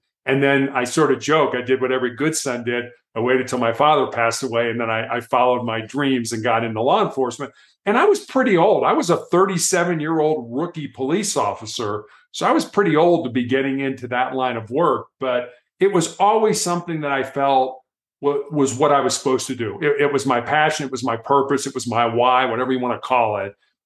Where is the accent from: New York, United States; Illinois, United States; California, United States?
Illinois, United States; Chicago; When I was growing up in Chicago, Indiana University had a basketball coach by the name of Bobby Knight.